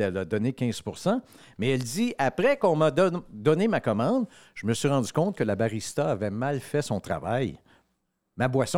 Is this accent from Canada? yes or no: yes; Manitoba, Canada; nous, on vient du Manitoba